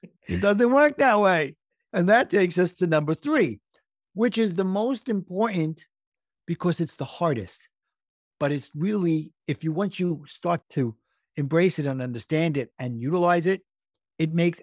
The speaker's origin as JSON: {"language": "English", "region": "New York", "country": "United States", "accent": "New York", "said": "hopefully my New York accent didn't screw that up for everybody else, Diana."}